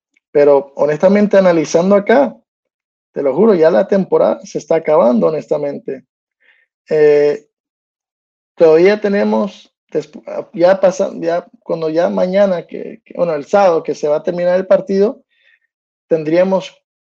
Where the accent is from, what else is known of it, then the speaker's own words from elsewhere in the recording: New Jersey, United States; born there; Nate es un nativo, nació en New Jersey, donde yo nací.